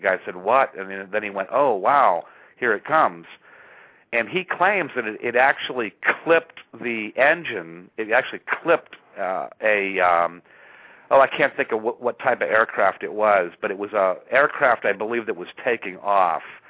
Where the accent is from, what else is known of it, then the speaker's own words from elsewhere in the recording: Pennsylvania, United States; There were certainly many, many sightings in Pennsylvania, my home state.